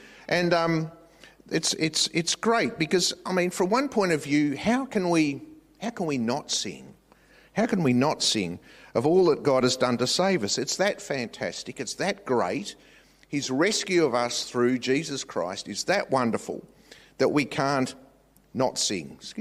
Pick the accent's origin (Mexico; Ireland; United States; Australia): Australia; And as an Australian male, how would I react to that?